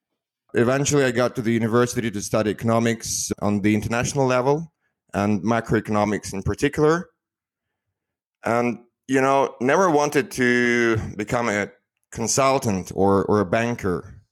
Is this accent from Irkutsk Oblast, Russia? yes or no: no; Moscow, Russia; English is a second language; moved away; I was born in Moscow. I'm not there anymore, though, but I lived there for the whole of my life. Was born in a middle-class family.